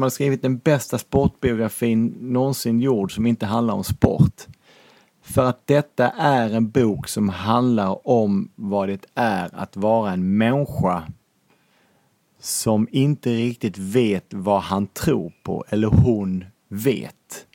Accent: Lund, Skåne, Sweden; för jag är från Lund.

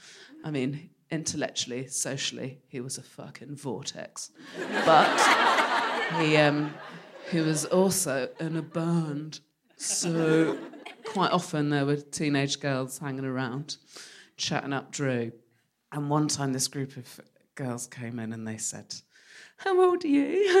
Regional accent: South West England, United Kingdom; I smoked for years, that, and I'm from the West Country, so started drinking when I was 12.

